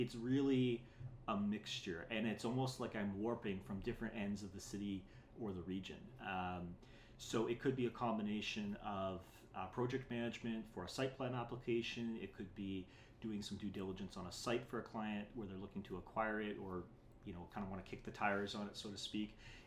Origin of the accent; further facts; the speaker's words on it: Brampton, Ontario, Canada; it was definitely those early influences from my parents, from growing up in Brampton, that I really attribute to the decision to do planning.